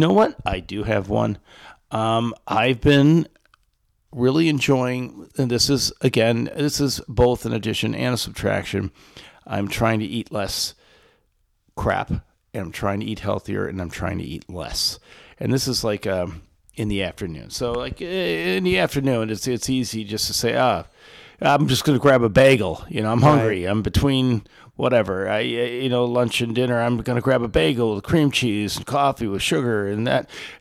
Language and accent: English; Fraser, Michigan, United States; now in Rochester, United States; I'm a man of the burbs. Like, you know, I grew up in Fraser. Yeah. I live in Rochester.